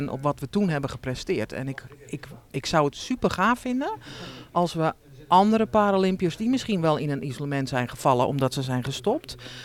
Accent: Flevoland, Netherlands; born there; Ik ben in de Noordoostpolder geboren.

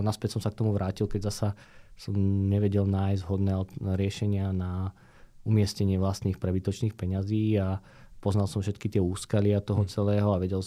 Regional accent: Žilina Region, Slovakia; Som chalán z Oravy, ak to poviem takto vždycky naľahko.

